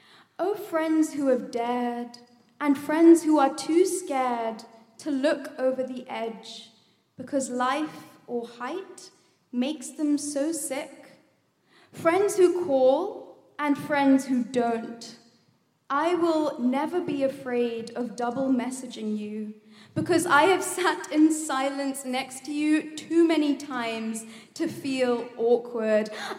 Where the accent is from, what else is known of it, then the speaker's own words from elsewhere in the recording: India; now in United Kingdom; I am Indian and she is Pakistani, and it saddens me that to this day, even in the UK, the trauma of the partition lives on.